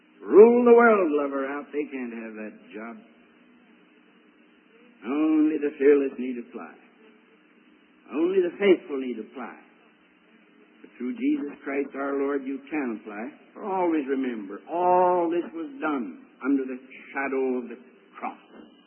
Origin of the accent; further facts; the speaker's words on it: United States; accent: American; and I guess it's my American accent, and I don't know why, but you've been coming.